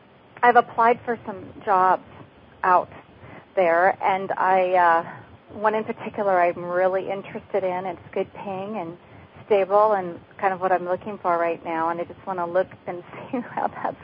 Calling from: Olympia, Washington, United States

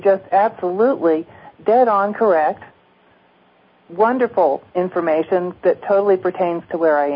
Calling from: Arizona, United States; I'm in the White Mountains, eastern Arizona.

